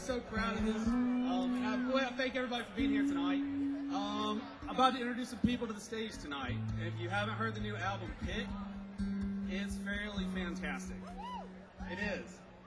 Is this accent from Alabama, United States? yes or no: yes; Alabama, United States; now in Asheville, United States; I'm from Alabama. I live in Asheville.